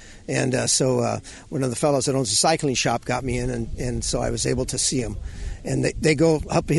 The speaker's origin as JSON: {"language": "English", "region": "California", "country": "United States", "said": "I'm from Calif"}